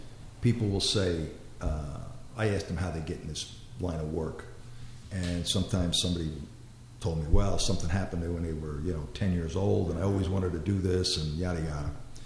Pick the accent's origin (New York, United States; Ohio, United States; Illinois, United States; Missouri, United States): New York, United States; Brooklyn; Well, I grew up in Brooklyn, so you didn't have to go far to see people.